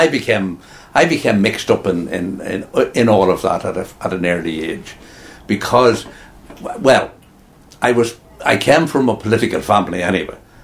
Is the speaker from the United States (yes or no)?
no; Kinawley, Northern Ireland, United Kingdom; I grew up in the parish of Kinnolly, which is dissected by the border. And I actually, because of the rules at that time, we, even though we lived in Fermanagh, we were allowed to play juvenile football in County Cavan.